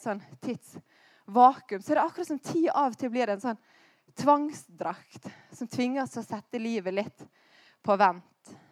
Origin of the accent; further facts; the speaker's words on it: Stad, Vestland, Norway; For det her var en helt perfekt dag hjemme på Stad.